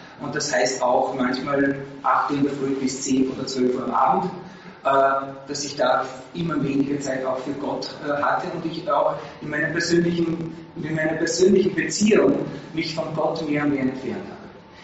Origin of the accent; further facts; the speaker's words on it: Salzburg, Austria; moved away as an adult; now in Vienna, Austria; Ich komme aus Salzburg, bin in einer 7-köpfigen Familie aufgewachsen.